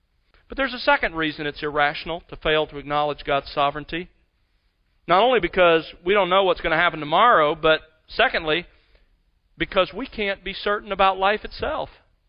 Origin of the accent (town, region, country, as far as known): Mobile, Alabama, United States; born or raised there; moved away as an adult